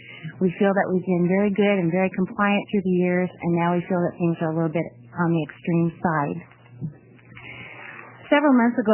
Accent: Florence, Oregon, United States; I'm from Florence. I live on the Oregon coast

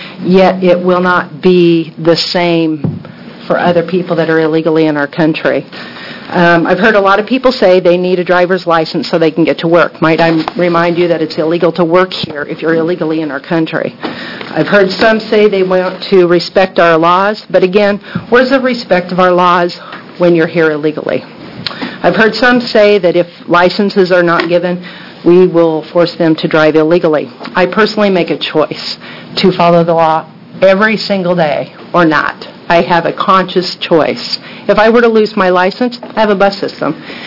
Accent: United States; As an American, I have to prove that I'm a citizen.

